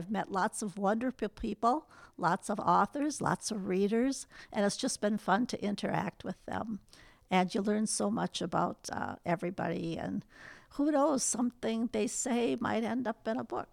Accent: South St. Paul, Minnesota, United States; I'm from South St. Paul, Minnesota.

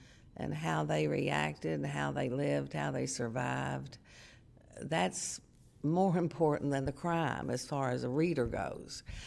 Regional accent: Van Buren, United States; And I'm from Van Buren. I still have lots of friends who live in Van Buren.

